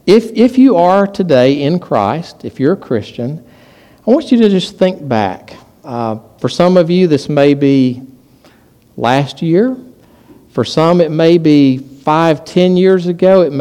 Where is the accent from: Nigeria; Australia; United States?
United States; Somerset, Kentucky; I'm from Somerset, and there's Lake Cumberland there.